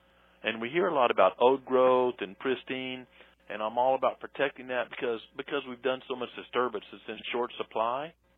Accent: Missouri, United States; Because, I mean, I'm from Missouri. I've never been in a hurr

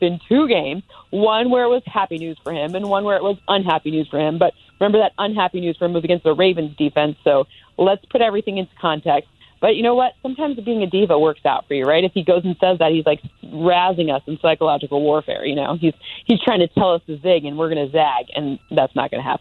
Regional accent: East Lansing, Michigan, United States; I mean, I'm from East Lansing, so I'm not going to claim Detroit, but I will claim the Red Wings.

